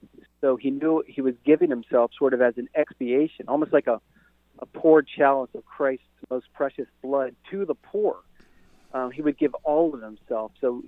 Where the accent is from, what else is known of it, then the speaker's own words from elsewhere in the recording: Ireland; I'm Irish. Like, I love Father Flanagan. I'm an Irishman.